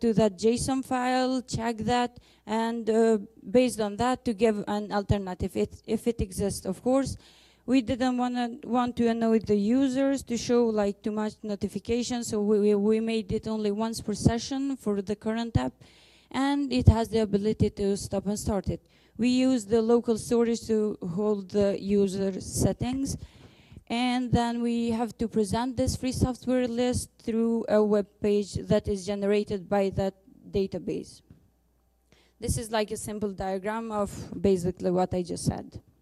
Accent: Kosovo; I'm from Republic of Kosovo

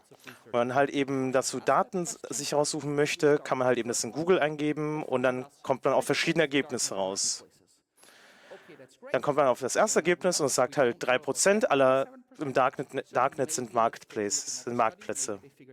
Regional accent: Austria; weil in Österreich, wo ich herkomme, ist halt eben ein Problem

